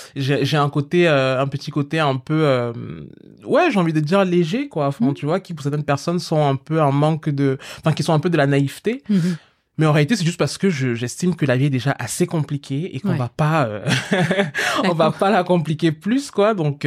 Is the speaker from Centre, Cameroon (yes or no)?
yes; Yaoundé, Centre, Cameroon; j'ai grandi au Cameroun. Mm-hmm. J'ai grandi à Yaoundé, au Cameroun